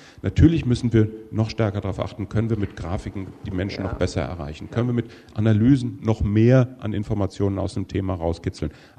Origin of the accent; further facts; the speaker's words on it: Bonn, North Rhine-Westphalia, Germany; was ich als Bonner wissen will, nämlich was ist bei mir in der Stadt